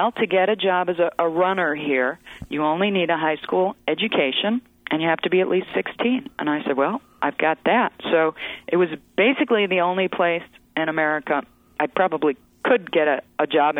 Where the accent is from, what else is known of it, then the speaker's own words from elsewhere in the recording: Buffalo, New York, United States; growing up in Buffalo during the energy crisis, I felt like I had already frozen to death